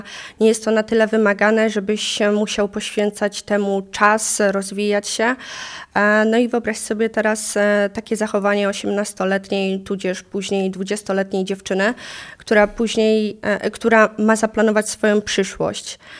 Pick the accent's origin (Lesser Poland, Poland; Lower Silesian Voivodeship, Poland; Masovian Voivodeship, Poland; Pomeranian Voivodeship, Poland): Lower Silesian Voivodeship, Poland; Legnica; Ale ogólnie też pochodzę z małego miasteczka, jakim jest Legnica, właśnie blisko Wrocławia.